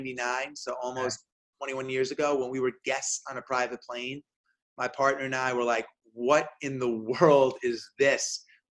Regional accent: New York, United States; So I went to the New York Yankees. I'm a New Yorker.

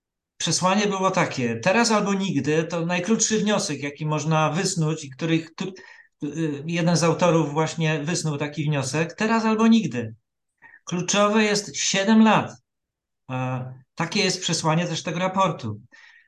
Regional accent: Silesian Voivodeship, Poland; że jestem Europejczykiem, że jestem Polakiem czy że jestem Ślązakiem.

